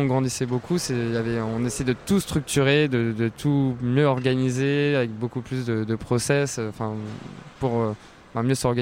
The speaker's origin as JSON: {"language": "French", "region": "Normandy", "country": "France", "said": "Ouais, je suis normand."}